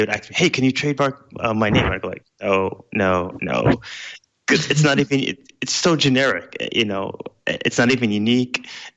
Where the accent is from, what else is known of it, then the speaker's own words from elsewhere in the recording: Brooklyn, New York, United States; I grew up in Brooklyn and I traveled throughout the United States